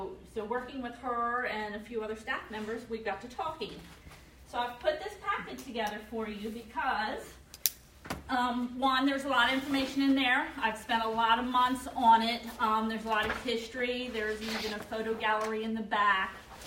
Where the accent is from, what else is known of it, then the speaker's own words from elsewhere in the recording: Delaware, United States; I was raised here in Delaware. I'm an 89 graduate from Dover High School.